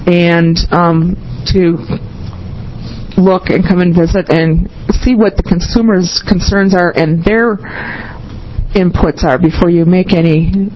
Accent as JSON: {"language": "English", "region": "Wisconsin", "country": "United States", "said": "I come from Wisconsin, and we had a Blue Ribbon Commission that the governor met with once a month"}